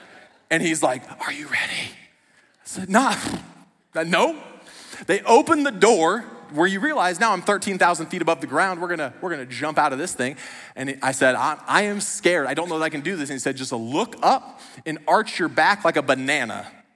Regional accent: Iowa, United States; moved away as an adult; I moved across the country from Iowa

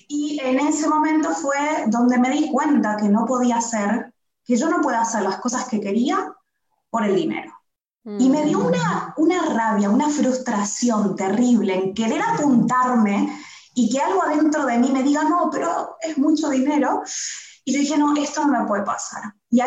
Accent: Argentina; now in Barcelona, Spain; de Argentina, sí, pero viviendo en Barcelona.

